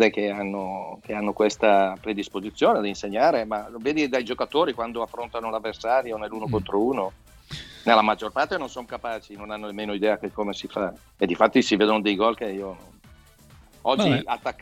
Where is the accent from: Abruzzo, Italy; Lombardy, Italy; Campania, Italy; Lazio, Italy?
Lombardy, Italy; Brescia; sono bresciano, quindi testardo